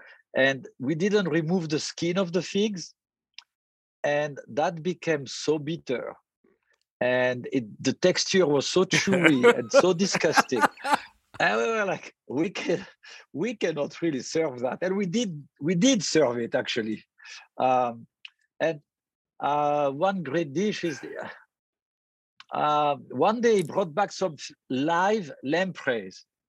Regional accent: the South, France; English is a second language; now in United States; And Gilbert was from Brittany and I was from the South.

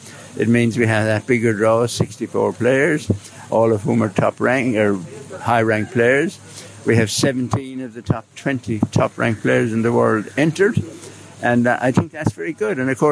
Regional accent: Ireland; accent: Irish; And with my Irish accent, you'll recognize the duty-free industry in the world started at Shannon Airport in Ireland

